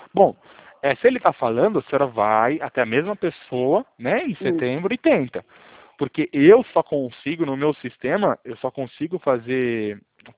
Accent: São Paulo, Brazil; Eu sou paulista

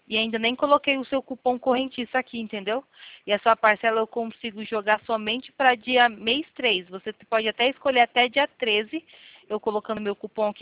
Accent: Itatiba, São Paulo, Brazil; Eu também sou aqui de Itatiba.

